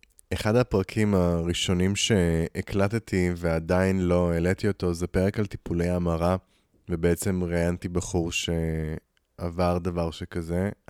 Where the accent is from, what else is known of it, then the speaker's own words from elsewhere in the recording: Nahariya, Northern District, Israel; הייתי פעיל באזור שלי, שזה איפה שגדלתי, בנהריה.